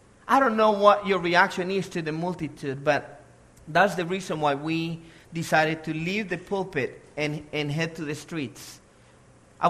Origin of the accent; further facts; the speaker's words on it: El Salvador; growing up in El Salvador